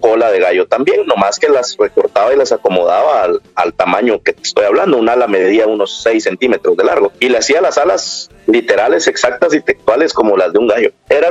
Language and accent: Spanish; Mexico; hay palabra como cualquier mexicano, ¿no?